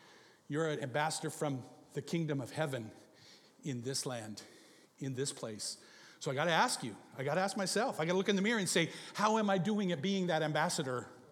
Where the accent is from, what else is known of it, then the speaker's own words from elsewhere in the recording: Alberta, Canada; born there; I was born to American citizens in northern Alberta, Canada. So I am a Canadian citizen and a citizen of the United States.